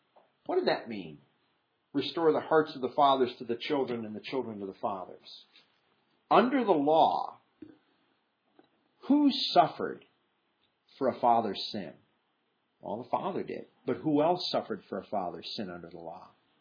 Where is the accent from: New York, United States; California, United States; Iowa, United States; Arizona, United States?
Iowa, United States; If you had hot weather like this growing up in Iowa, you know what?